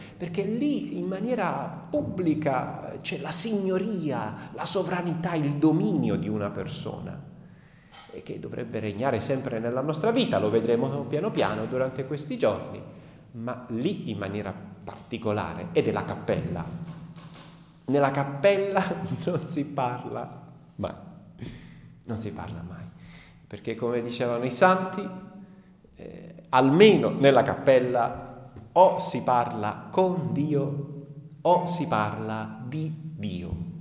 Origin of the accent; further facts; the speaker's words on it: Apulia, Italy; i picci cosiddetti dalle nostre parti, da questa nostra terra, siamo in Puglia.